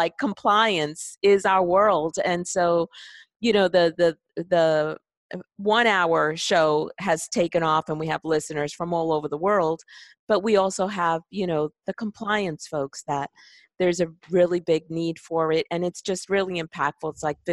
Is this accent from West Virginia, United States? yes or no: no; Brooklyn, New York, United States; also born or lived in Westchester; which is a lot, you know, from growing up in Brooklyn.